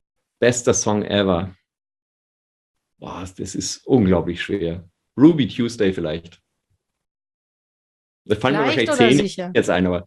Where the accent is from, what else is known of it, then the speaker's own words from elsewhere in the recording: Bavaria, Germany; als Bayer kann man doch ein bisschen Skifahren